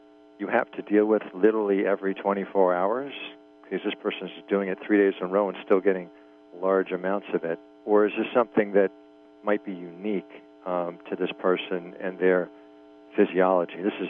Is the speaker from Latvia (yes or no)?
no; New York, United States; I'm from New York.